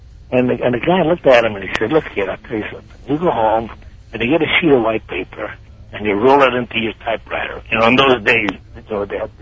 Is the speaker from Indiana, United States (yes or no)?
no; New Haven, Connecticut, United States; moved away; Well, East Rock, because I'm from New Haven, Connecticut. I've been down here 55 years, though, but I'm from New Haven, Connecticut.